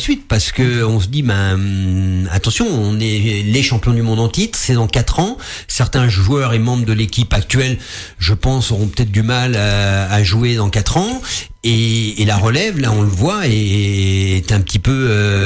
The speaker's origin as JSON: {"language": "French", "country": "France", "said": "Alors, je suis français, je suis très fier."}